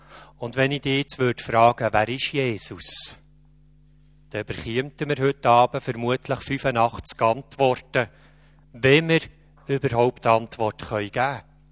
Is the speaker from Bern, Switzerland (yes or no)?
yes; Bern, Switzerland; accent: Bernese German; Wie ist es mit meinem Dialekt? Verstehen alle mein Berndeutsch?